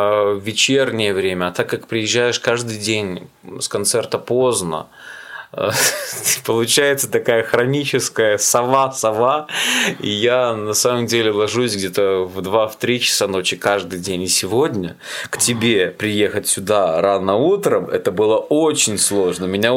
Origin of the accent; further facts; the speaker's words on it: Baranovichi, Brest Region, Belarus; born there; я родился в Барановичах, я отмечаю там.